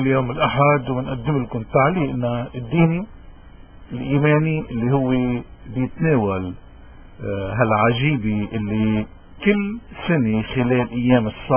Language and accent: Arabic; Lebanon; لأنه اليوم مثل امبارح مثل بكرة نهتم كتير نحن كلبنانيين بالأحداث السياسية.